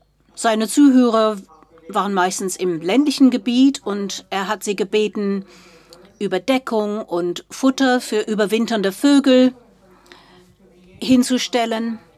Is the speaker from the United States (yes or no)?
yes; California, United States; Ich bin in den Vereinigten Staaten groß geworden und ich habe viele Erinnerungen an meine Kindheit in Kalifornien an diesen Geräusch.